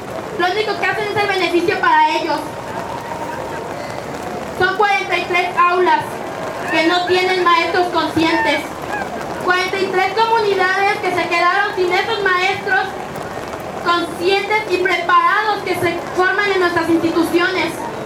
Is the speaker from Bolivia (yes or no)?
no; Mexico